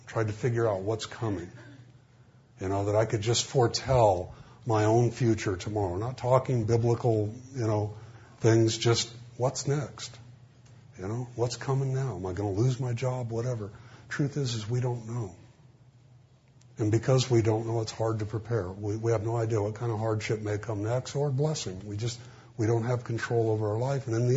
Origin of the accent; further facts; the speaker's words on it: United States; Well, I'm an American.